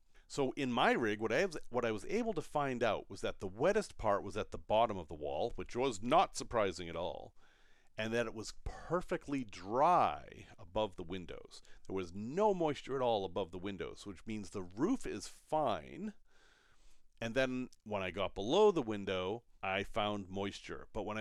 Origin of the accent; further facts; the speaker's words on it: Salem, Massachusetts, United States; I grew up in Salem, Mass., which was founded in 1626, so, 1637.